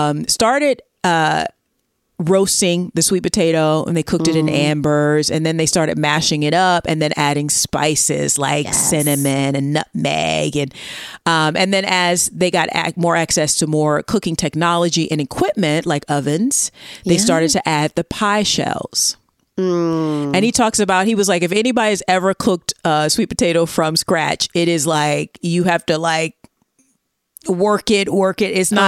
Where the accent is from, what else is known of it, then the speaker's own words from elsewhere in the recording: Southern United States, United States; accent: Southern; See, in my Southern accent comes out.